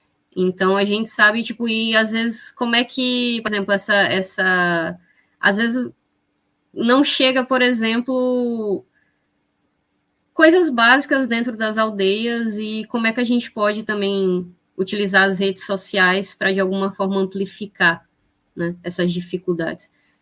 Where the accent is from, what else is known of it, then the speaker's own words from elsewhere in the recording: Brazil; first language Zengue-Tê; Portuguese is a second language; os Guajajara, a gente fala o Zengue-Tê, que é a nossa língua materna, né? E tem gente que não fala português direito, né?